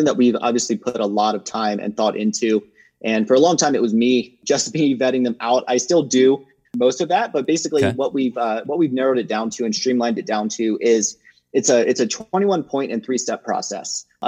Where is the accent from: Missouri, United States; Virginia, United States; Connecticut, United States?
Virginia, United States; now in Denver, United States; I was born and raised in Virginia. So I'm a Southern boy at heart, born and raised in the heart of the Shenandoah Valley. I now live in Denver, Colorado